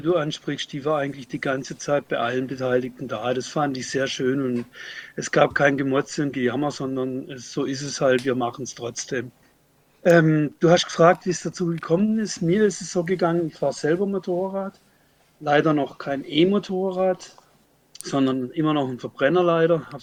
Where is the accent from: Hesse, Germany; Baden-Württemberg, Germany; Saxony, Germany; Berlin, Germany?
Baden-Württemberg, Germany; Freiburg; ich komme aus Freiburg